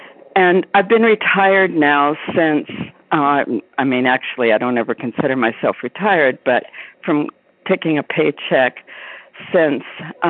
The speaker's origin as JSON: {"language": "English", "town": "Anthem", "region": "Arizona", "country": "United States", "said": "I'm from Anthem, Arizona"}